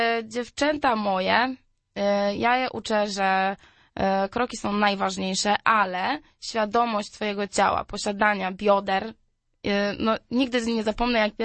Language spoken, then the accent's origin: Polish; Gorzów Wielkopolski, Lubusz Voivodeship, Poland; Bardzo chciałam wrócić do Gorzowa, bo zawsze jak tu przyjeżdżam, zawsze gdzieś tak łza się kręci z tęsknoty.